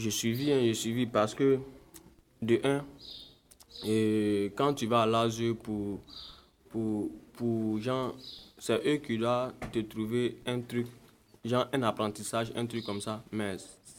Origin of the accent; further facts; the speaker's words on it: Bobo-Dioulasso, Hauts-Bassins, Burkina Faso; Je viens de Bobo Dioulasso.